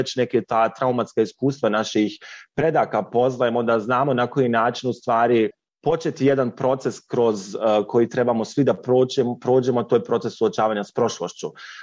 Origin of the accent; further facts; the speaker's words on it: Bosnia & Herzegovina; ja sam rekao dolazim iz Bosne i Hercegovine